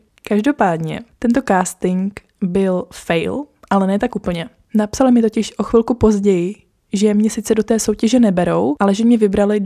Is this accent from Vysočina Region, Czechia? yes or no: no; Karlovy Vary, Karlovy Vary Region, Czechia; v obchodním centru u nás v Karlových Varech